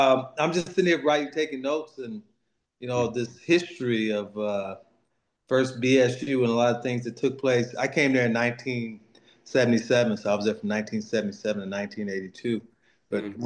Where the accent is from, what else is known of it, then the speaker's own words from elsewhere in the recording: Los Angeles, California, United States; just because I'm from South Central has nothing to do with, you know, my ability.